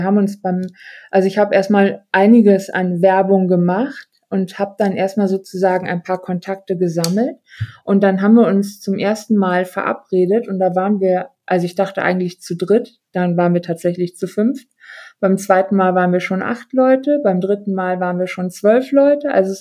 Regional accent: Düsseldorf, North Rhine-Westphalia, Germany; ich komme aus Düsseldorf, eine Region in NRW, die hier Rhein-Ruhr sehr dicht besiedelt ist.

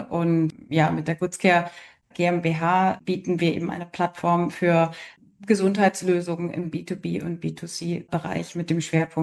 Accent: Northern Germany, Germany; now in Hamburg, Germany; Ich komme aus Norddeutschland, lebe in Hamburg und bin seit 20 Jahren Unternehmerin, fünffache Mutter und glücklich verheiratet. Und zeitlang im Ausland gelebt, aber fühle mich in Deutschland und besonders in Norddeutschland sehr wohl.

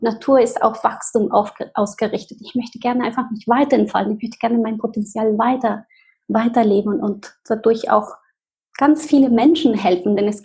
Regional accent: Argentina; German is a second language; Ich bin in Argentinien geboren, in eine ganz wunderschöne Familie.

